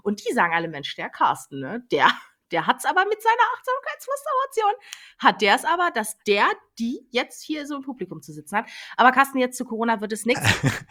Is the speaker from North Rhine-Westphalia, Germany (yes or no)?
no; Leipzig, Saxony, Germany; born there; Ich bin in Leipzig geboren, ne?